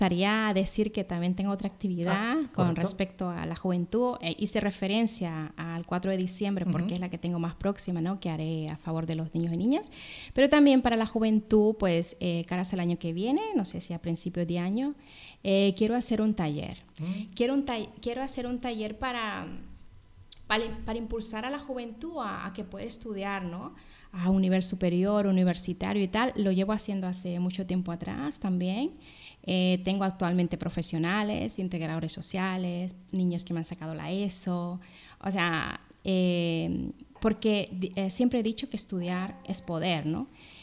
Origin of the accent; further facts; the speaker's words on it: Honduras; respecto a mi país de origen siempre dije de hace más de 20 años, algún día me gustaría hacer algo para los niños y niñas de Honduras